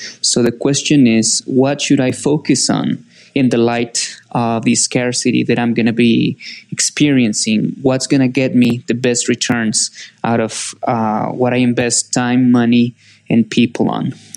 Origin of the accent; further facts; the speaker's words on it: northern Mexico, Mexico; I'm from Northern Mexico.